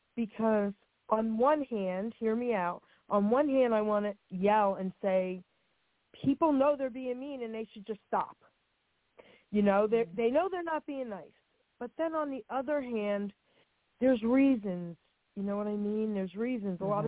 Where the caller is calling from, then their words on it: New Jersey, United States; I'm calling from New Jersey.